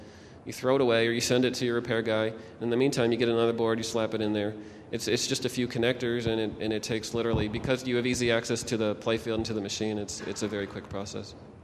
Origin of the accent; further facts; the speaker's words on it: Austin, Texas, United States; Yes, we're actually from Austin, Texas. We have a couple of big arcades down there.